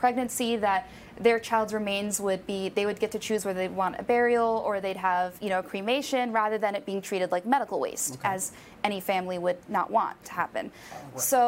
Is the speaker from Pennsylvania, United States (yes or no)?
yes; Pennsylvania, United States; I was in PA visiting family, as